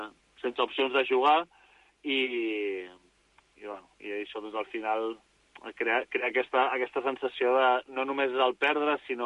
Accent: Badalona, Catalonia, Spain; born there; soc un jugador de la casa, m'he format aquí a la cantera, he nascut a Badalona

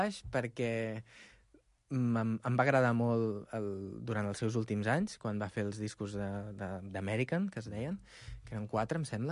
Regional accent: Barcelona, Catalonia, Spain; és la meva ciutat i, a més, diguéssim que ara mateix, estant a Ràdio Estel, estic, diguéssim, molt content perquè sóc de Sants.

